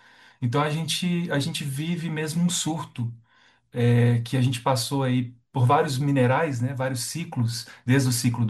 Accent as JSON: {"language": "Portuguese", "town": "Belo Horizonte", "region": "Minas Gerais", "country": "Brazil", "tie": "born or raised there", "said": "Eu sou de Belo Horizonte, né? Eu cresci aqui, e é claro, assim, Belo Horizonte tem uma geografia interessante, né? Que ela é rodeada por serras, a mais conhecida a Serra do Curral."}